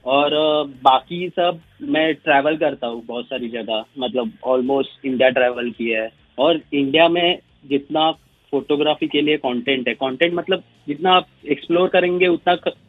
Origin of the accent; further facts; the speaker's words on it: India; born there; हमारा नसीब इतना अच्छा है कि हम लोग ऑलरेडी इंडिया में पैदा हुए।